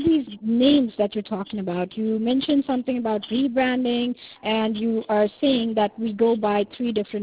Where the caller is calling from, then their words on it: California, United States; I'm calling you from California.